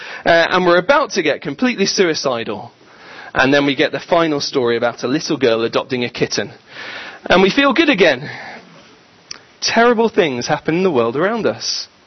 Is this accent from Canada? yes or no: no; United Kingdom; Or it may just be that we're British, and we're cynical.